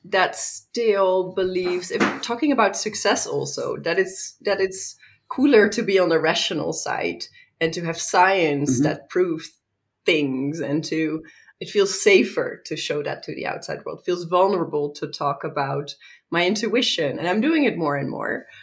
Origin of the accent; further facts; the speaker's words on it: Netherlands; come from a very non-religious background, so I have not been surrounded by rituals. I'm from the Netherlands. I didn't go to church.